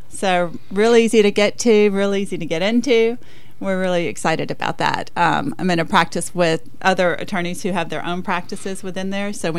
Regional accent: West Monroe, Louisiana, United States; now in Illinois, United States; that's what got us to Illinois, because I'm born and raised in Monroe, West Monroe, Louisiana.

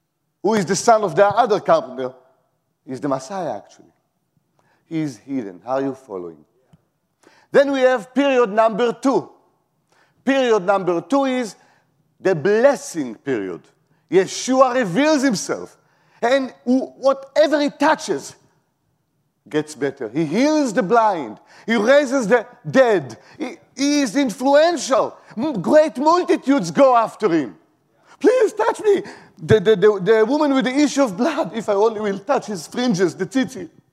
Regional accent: Israel; like I grew in Israel. I was born in Israel, yeah? I still live in Israel.

